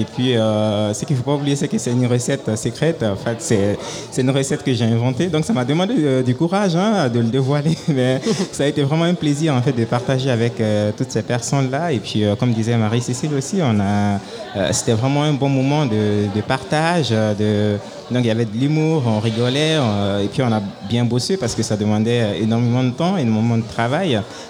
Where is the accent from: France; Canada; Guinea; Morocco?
Guinea; Alors, moi, je suis originaire de Guinée-Conakry, qui est située au centre de l'Afrique occidentale, très proche du Mali, Côte d'Ivoire, Sénégal et Sierra Leone.